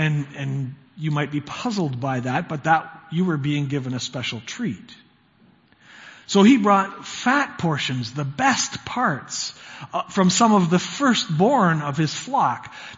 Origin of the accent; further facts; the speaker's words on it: Brooks, Alberta, Canada; born there; it was hailing when I was born in Brooks, Alberta